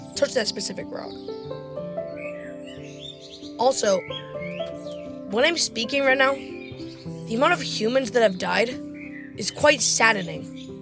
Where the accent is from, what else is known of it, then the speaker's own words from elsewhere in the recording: United States; This one, we should have the same opinion because we're both American when we first tried this one.